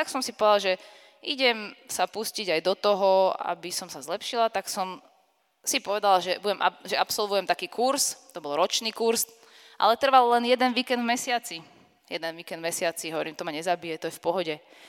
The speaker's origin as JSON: {"language": "Slovak", "town": "Žilina", "region": "Žilina Region", "country": "Slovakia", "lives_now": "Bratislava, Slovakia", "said": "Tak ja som teda zo Žiliny, ako niektorí asi viete."}